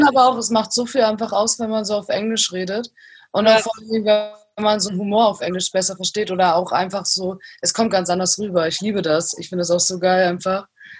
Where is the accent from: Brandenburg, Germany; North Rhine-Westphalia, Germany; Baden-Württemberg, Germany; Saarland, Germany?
Brandenburg, Germany; Geil, ich bin auch aus Brandenburg, deswegen ist es lustig.